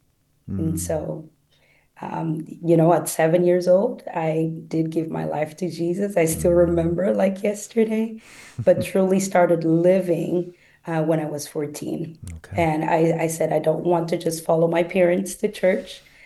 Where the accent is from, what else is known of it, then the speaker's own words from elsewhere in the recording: Guinea-Bissau; English is a second language; now in Chicago, United States; I was born and raised in Guinea-Bissau, West Africa, a Portuguese-speaking country.